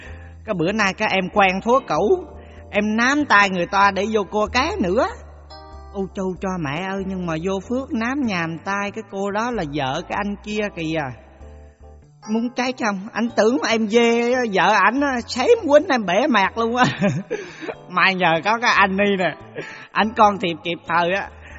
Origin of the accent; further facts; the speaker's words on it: Quang Nam, Vietnam; Dạ em là người sinh ra và lớn lên ở xứ Quảng. Em nghĩ cái này khó cần giới thiệu, nghe giọng là bà con biết em ở chỗ mô rồi hỉ.